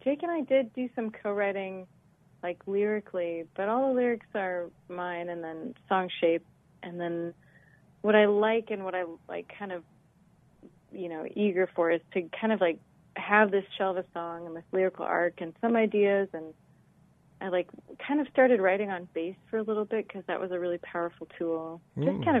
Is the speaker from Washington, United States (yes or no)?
yes; Olympia, Washington, United States; Yeah, I went to college out there, and I grew up in Olympia, Washington. So that whole kind of Pacific Northwest feels like home to me.